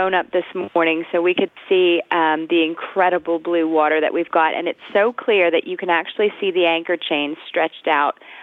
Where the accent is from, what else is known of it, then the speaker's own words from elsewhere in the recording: Augusta, Georgia, United States; also born or lived in San Francisco / Michigan / London / Texas; I mostly grew up in Augusta, Georgia.